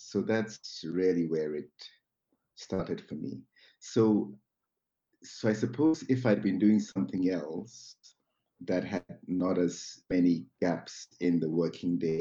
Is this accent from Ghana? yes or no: yes; Ghana; I grew up in Ghana, and I grew up reading a lot of English books.